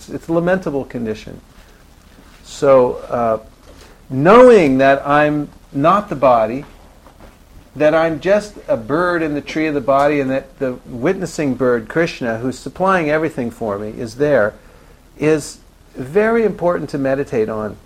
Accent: Colorado, United States; I mean, you know, I'm from Colorado. In Colorado, we don't do that kind of thing.

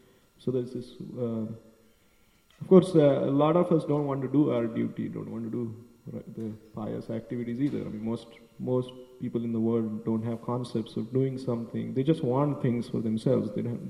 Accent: India; I remember as growing up in India, I would see cows on the streets, even of Bombay.

